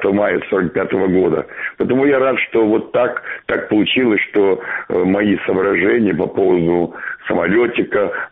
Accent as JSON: {"language": "Russian", "town": "Makiivka", "region": "Donetsk Oblast", "country": "Ukraine", "said": "я с Донбасса, с Макеевки, который сейчас Донбасс и Макеевка в Амине."}